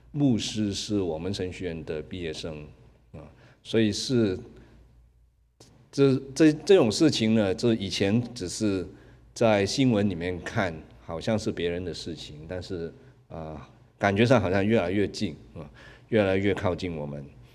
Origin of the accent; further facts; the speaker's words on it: Hong Kong; 我是香港长大的人，香港以前是英国的殖民地